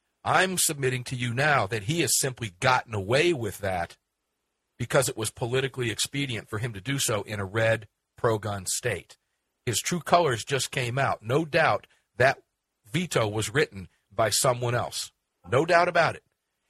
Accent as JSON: {"language": "English", "town": "Tampa", "region": "Florida", "country": "United States", "tie": "born or raised there", "said": "Joshua, talking to you down in Tampa, Florida, my hometown."}